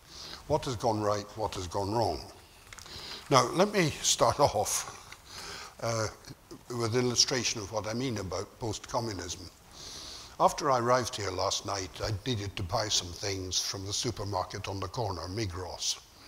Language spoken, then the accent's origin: English; Scotland, United Kingdom; I, as a Scotsman, have a sort of cousinly feeling for